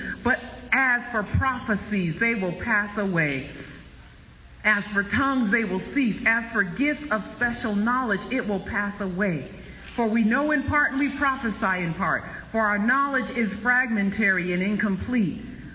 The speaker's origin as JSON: {"language": "English", "town": "Buffalo", "region": "New York", "country": "United States", "lives_now": "Pueblo, United States", "said": "See, I'm from Western New York. I'm from the Queen City, Buffalo, Niagara Falls area, okay?"}